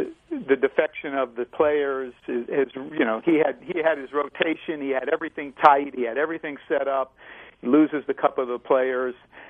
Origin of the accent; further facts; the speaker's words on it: New York, United States; I was from New York. We did things a little differently.